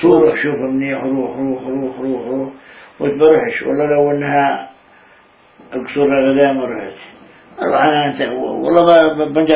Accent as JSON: {"language": "Arabic", "country": "Palestine", "said": "قلت له أنا فلسطيني صاحب أملاك"}